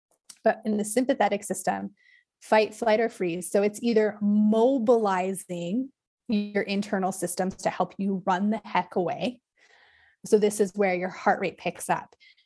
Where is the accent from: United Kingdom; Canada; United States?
Canada; British Columbia; I grew up in the Kootenays.